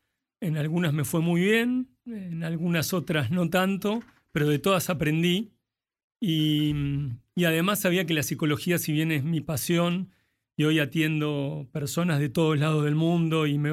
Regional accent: Buenos Aires, Argentina; born there; also born or lived in various places; nací en Cava, en Ciudad Autónoma, y después viví por muchos lugares.

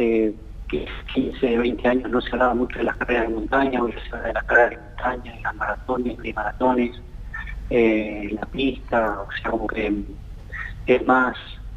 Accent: San Martín de los Andes, Neuquén, Argentina; born there; empezó con la pista, desde muy chico, a los 13 años, en San Martín de los Andes. Nací en San Martín de los Andes y empezó como un juego.

